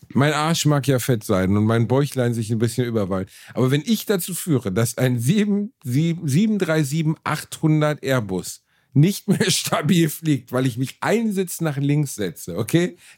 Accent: Germany; Ich bin Deutscher.

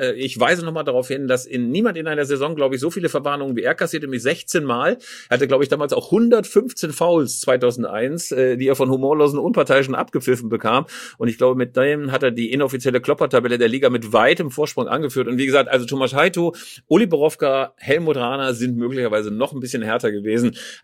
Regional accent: Bielefeld, North Rhine-Westphalia, Germany; Aber als Bielefelder kann ich nur sagen

